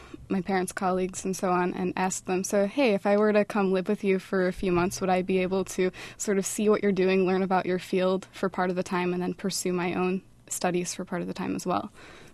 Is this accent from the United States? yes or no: yes; Rockford, Illinois, United States; I grew up in Rockford, but I sort of have a less traditional past, if you will.